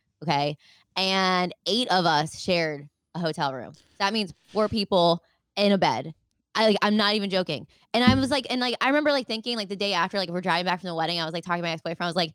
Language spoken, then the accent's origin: English; Baltimore, Maryland, United States; I was like, I'm from Baltimore. I don't have that.